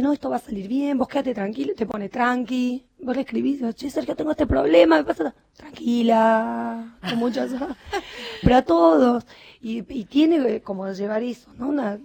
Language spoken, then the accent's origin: Spanish; San Isidro, Buenos Aires Province, Argentina; born there; now in Tigre, Argentina; Yo nací en San Isidro y un día tuve ganas de irme de San Isidro. Y me fui a Tigre porque elegí vivir en Tigre.